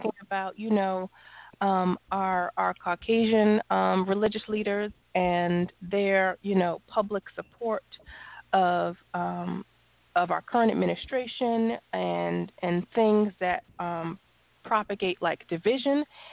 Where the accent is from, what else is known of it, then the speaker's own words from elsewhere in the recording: New York, United States; now in Las Vegas, United States; And so, you know, I grew up in New York. I went to like a private school for a long time. Then I moved to Las Vegas.